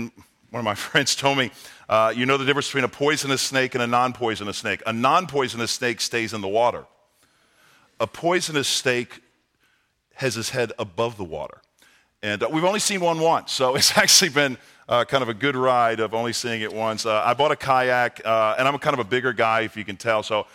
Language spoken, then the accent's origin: English; New Orleans, Louisiana, United States; now in Nashville, United States; Being born and raised in New Orleans, you would think I did a lot of fishing, but I didn't. But I moved to the Nashville area